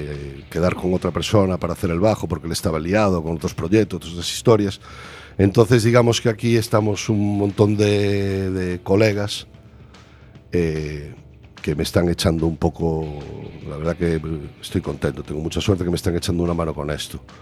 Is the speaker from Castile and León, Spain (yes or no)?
no; Galicia, Spain; accent: Costa da Morte; aunque siga teniendo pues mi acento de aquí de A Costa de la Morte